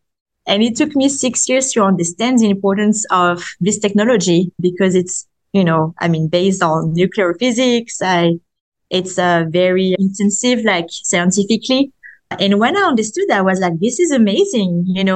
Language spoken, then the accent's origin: English; France; English is a second language; now in United States; I'm originally from France, color-coded to the United States.